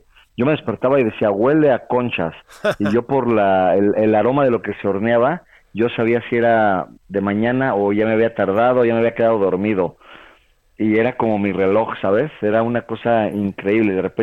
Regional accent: Toluca, State of Mexico, Mexico; moved away as an adult; Entonces yo a los 20 años, prácticamente 19 años, me fui a estudiar, me fui de Toluca a vivir a Puebla

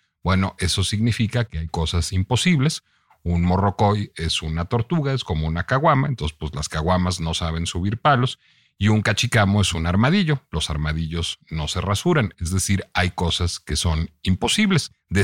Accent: Mexico; Tuve una educación francesa, tengo esa raíz venezolana, vivo en México, soy mexicano

